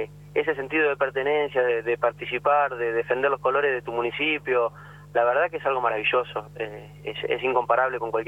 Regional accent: San Fernando, Buenos Aires Province, Argentina; born there; en el municipio de San Fernando, que es donde yo nací

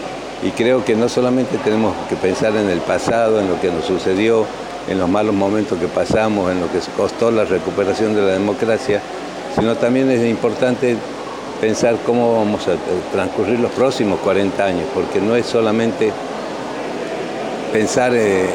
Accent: Santiago del Estero, Argentina; un futuro que nos pueda enorgullecer como argentinos y como santiagueños

